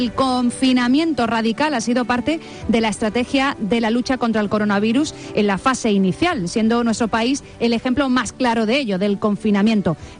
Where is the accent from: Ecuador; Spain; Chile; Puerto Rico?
Spain; como somos los españoles